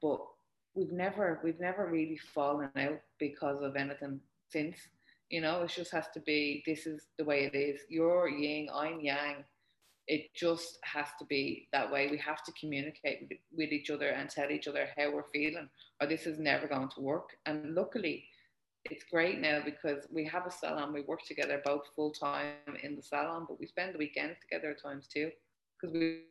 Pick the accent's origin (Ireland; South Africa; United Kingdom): Ireland; I am Irish, so I'm a grafter.